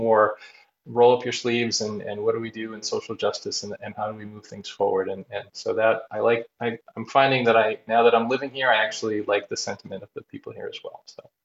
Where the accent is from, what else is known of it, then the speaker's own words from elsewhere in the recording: Boston, Massachusetts, United States; I'm from Boston, which tends to have a very traditionalist root.